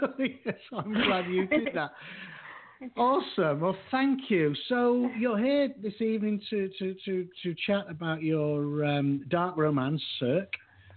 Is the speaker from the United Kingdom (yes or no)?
yes; Yorkshire and the Humber, United Kingdom; moved away; just before I left England, because obviously I'm from Yorkshire.